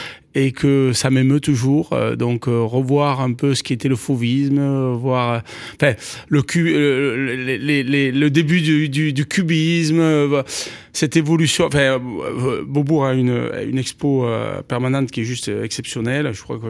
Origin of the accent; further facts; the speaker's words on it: Occitanie, France; Moi, je suis issu des Cévennes. Vous savez, j'ai grandi. Ma petite enfance, c'est les Cévennes.